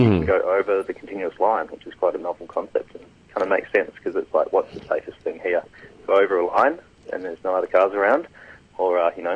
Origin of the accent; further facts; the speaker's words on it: Fremantle, Western Australia, Australia; but in my hometown of Fremantle, they're quite pro-cycling and doing a bit of infrastructure and whatnot.